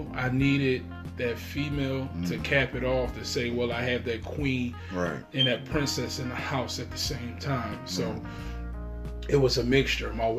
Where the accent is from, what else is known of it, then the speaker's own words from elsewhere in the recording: Philadelphia, Pennsylvania, United States; I'm from Philadelphia, Pennsylvania.